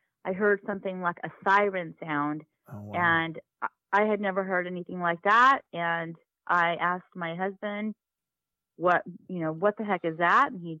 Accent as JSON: {"language": "English", "region": "Texas", "country": "United States", "said": "Yes, because I'm from Texas, and I lived east of Dallas."}